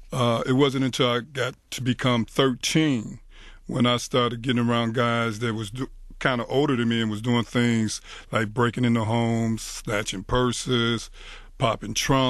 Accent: Highland Park, United States; I grew up in Highland Park from a family of 10.

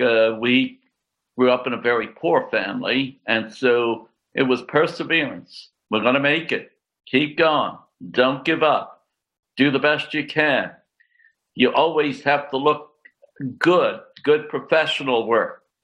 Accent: New York City, New York, United States; now in Bronx, United States; Well, both of my parents were immigrants from Italy, and we first settled in New York City in the Italian ghetto at 116th Street near Our Lady of Mount Carmel Church. In any case, I grew up there until about 10 o'clock

